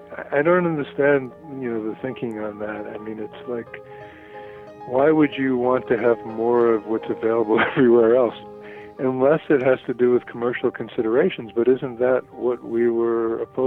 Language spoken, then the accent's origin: English; New York, United States; I used to listen to that station growing up. I lived in New York. I'm originally from New York.